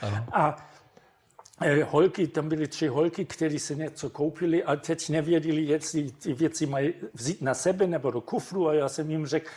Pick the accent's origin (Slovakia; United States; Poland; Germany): Germany; Czech is a second language; Že jsem jel do komunistické země, jako západní Němec, a že bych mohl být komunista.